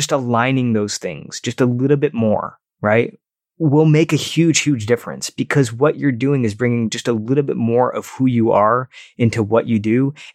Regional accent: Detroit, Michigan, United States; actually not too far away from where I grew up in Detroit.

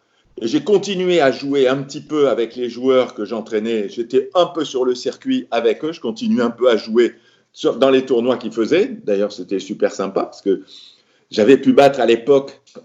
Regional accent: Morocco; parce que je venais du Maroc, hein, j'avais un classement qui était insignifiant

